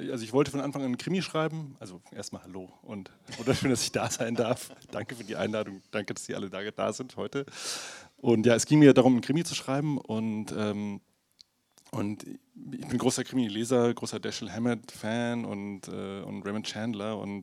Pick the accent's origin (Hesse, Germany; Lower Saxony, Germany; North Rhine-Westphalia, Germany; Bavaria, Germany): Bavaria, Germany; Munich; eine Stadtteilbibliothek von München-Moser, wo ich herkomme.